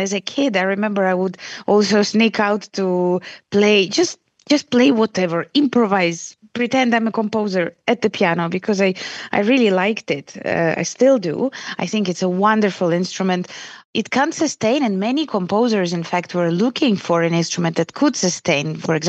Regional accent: Latvia; I'm from Latvia

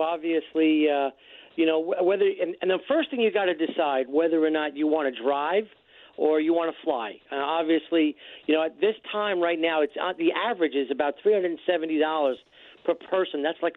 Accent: New York, United States; I'm from the New York area.

